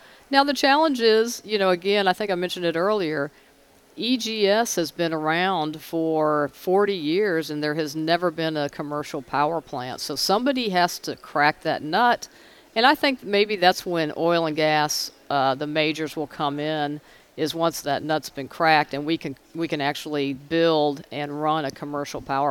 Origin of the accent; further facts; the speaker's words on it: California, United States; also born or lived in Texas; I was born in Texas. My dad was in the oil field, so we moved around quite a lot. And California was where I was when I was a kid.